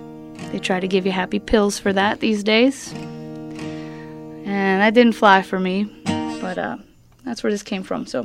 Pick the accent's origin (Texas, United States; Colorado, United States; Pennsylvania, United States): Pennsylvania, United States; Hazleton; now in Wilkes-Barre, United States; I'm local. I'm originally from Hazleton. I live in Wilkes-Barre now.